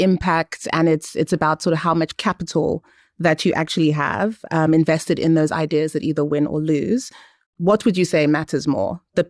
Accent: England, United Kingdom; Well, I'm actually English

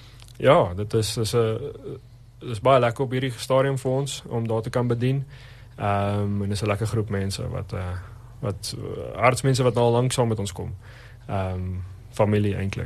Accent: Krugersdorp, Gauteng, South Africa; so ons is van Kreersdorp en ons het daar so op die stadium 3 koffiewinkels wat ons doen

